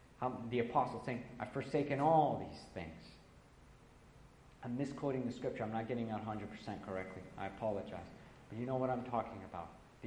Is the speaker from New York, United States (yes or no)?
yes; New York, United States; now in Nebraska, United States; I'm a New Yorker here in Nebraska.